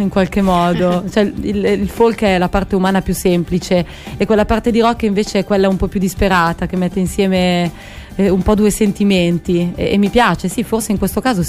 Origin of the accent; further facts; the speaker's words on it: Alessandria, Piedmont, Italy; sono Alessandrina e vengo dal conservatorio di Alessandria